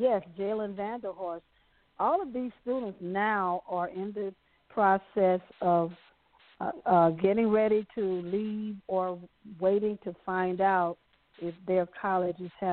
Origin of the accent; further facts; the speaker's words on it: Baton Rouge, Louisiana, United States; we started another group in my hometown of Baton Rouge, Louisiana.